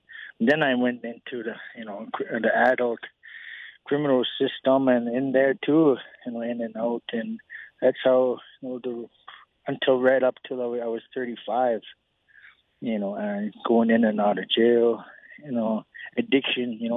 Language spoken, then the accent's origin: English; Morley, Alberta, Canada; also born or lived in Eden Valley; I've only grown up in Eden Valley for like 2 years, since I was two, and then the rest, my mom took us to Morley, and where I grew up, going to school in Exshaw